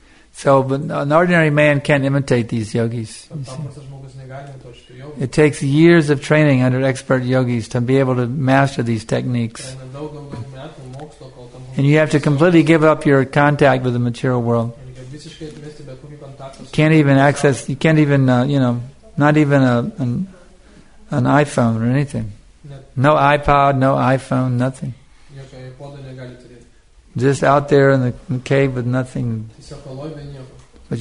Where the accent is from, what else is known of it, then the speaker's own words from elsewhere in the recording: Texas, United States; but I'm from Texas, and we have to have air conditioning to make it through the summer down there.